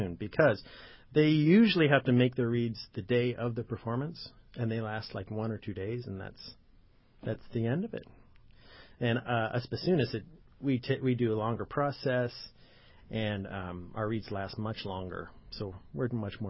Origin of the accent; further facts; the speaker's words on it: Las Vegas, Nevada, United States; Well, I grew up in Las Vegas, and at that time, there was lots of work for doublers.